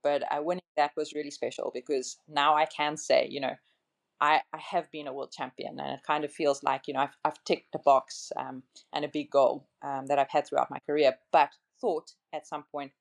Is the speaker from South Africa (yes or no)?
yes; South Africa; it's almost impossible for me to win a world title because I come from South Africa.